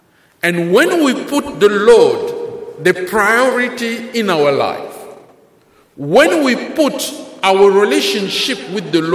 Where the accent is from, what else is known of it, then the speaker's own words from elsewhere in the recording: Kikwit, Kwilu, DR Congo; English is a second language; I am a priest from the Diocese of Kikwit in the Democratic Republic of the Congo, formerly known as the Belgian Congo, as also Zaire in Central Africa.